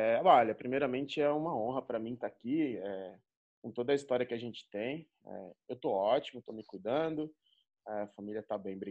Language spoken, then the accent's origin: Portuguese; Recife, Pernambuco, Brazil; also born or lived in Maceió; Eu não sou de São Paulo, eu nasci, cresci em Recife, depois eu fui para Maceió. Eu comecei a minha carreira profissional lá.